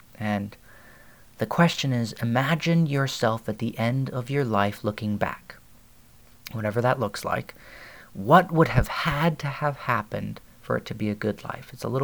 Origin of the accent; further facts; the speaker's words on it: Beijing, China; English is a second language; moved away as an adult; now in United States; in Los Angeles, and I am currently attending Biola University studying Christian ministries. And I was born in Beijing and raised my entire life there up until I came here for college.